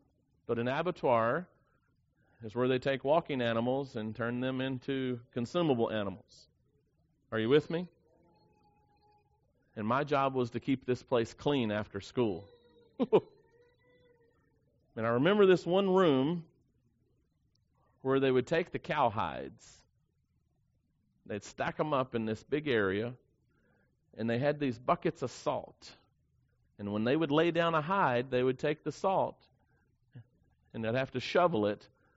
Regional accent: the South, United States; Now, I grew up in the South.

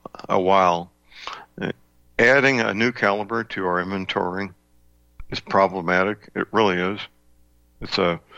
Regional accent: St. Louis, Missouri, United States; my hometown, St. Louis, Missouri

